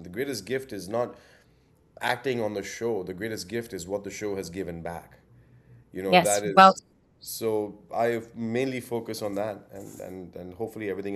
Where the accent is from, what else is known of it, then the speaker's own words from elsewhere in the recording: Delhi, India; now in United States; Raj is a kid from Delhi. I was a kid from Delhi. I don't think I spoke much differently than I speak now.